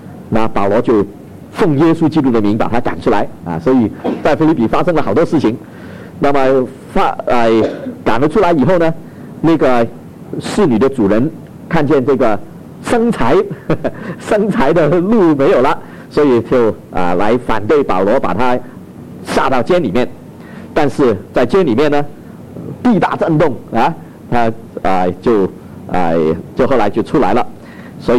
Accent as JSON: {"language": "Chinese", "country": "China", "said": "跟我们中国人一样，分得非常的散啊，世界各地都有。"}